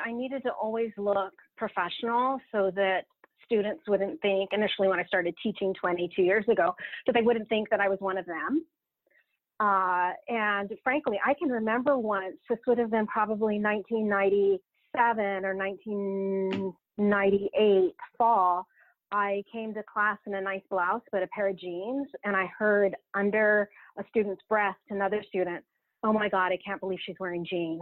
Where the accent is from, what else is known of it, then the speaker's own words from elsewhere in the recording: United States; moved away as an adult; now in Victoria, Canada; I'm in Victoria, I'm an American living in Canada, although I did become a Canadian citizen a little over a year ago.